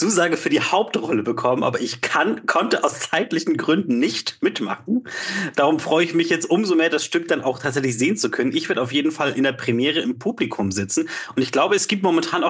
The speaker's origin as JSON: {"language": "German", "country": "Austria", "tie": "born or raised there", "also_born_or_lived": "Hamburg", "said": "Ich bin von Geburt aus Deutscher, aber meine Mutter ist Österreicherin"}